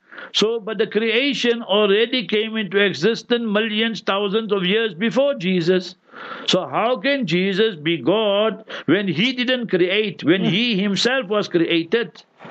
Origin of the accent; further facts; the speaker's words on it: Pakistan; English is a second language; moved away as an adult; now in South Africa; I am South African now, but I came from Pakistan end of 18 November I came.